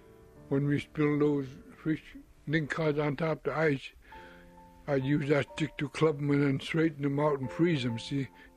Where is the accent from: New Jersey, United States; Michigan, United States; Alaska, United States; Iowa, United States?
Alaska, United States; Death Valley; I grew up in Death Valley. That's about 90 miles from Nome. That's around Fish River area.